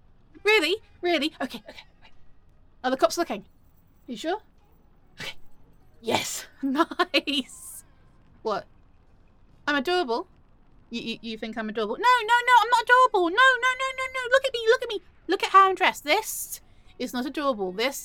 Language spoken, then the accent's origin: English; England, United Kingdom; How would I know? I'm English.